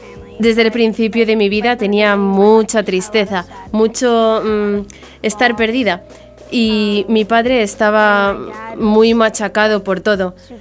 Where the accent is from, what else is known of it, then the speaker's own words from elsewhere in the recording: New York, United States; Crecí en Nueva York, soy de allí.